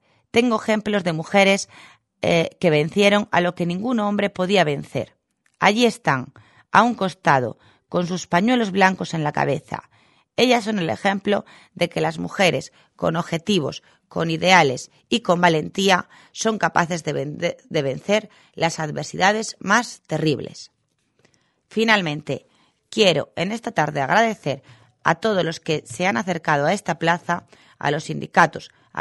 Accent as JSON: {"language": "Spanish", "country": "Argentina"}